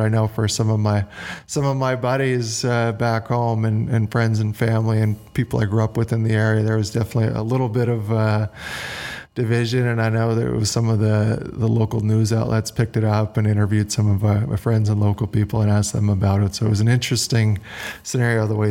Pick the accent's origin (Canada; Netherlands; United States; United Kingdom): Canada; as a kid growing up in Canada